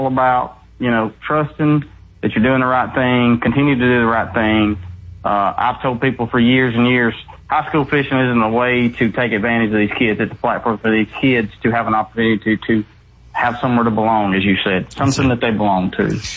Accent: Alabama, United States; I come from Alabama, which is one of the fishing dominant states

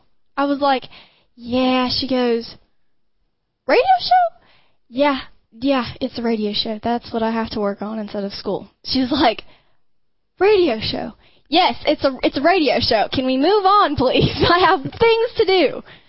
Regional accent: Michigan, United States; now in South Carolina, United States; We don't like we're from Michigan anymore.

